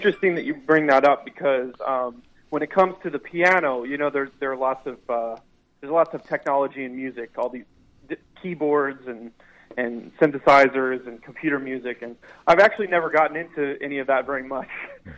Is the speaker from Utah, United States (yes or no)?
no; Missouri, United States; So I'm originally from South Central Missouri, the Ozarks.